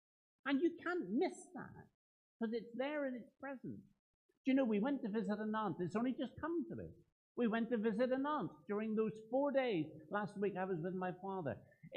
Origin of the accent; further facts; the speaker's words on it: Northern Ireland, United Kingdom; Obviously, I'm Northern Irish, but it's very true.